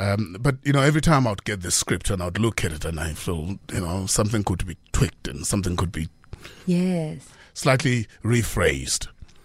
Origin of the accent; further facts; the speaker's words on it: Eswatini; also born or lived in Piet Retief, South Africa; So, I come from Swaziland. But just before I was born, as was the case with all my siblings, my mother would go to Pietretief, which is just across